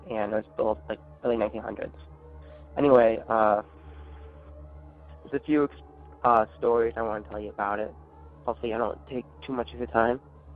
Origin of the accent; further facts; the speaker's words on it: Minooka, Illinois, United States; I'm from Minooka, Illinois.